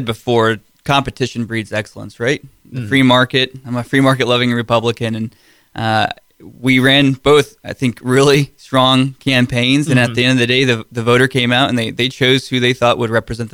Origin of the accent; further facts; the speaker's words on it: Arlington, United States; I'm a lifelong district resident. I grew up in Arlington.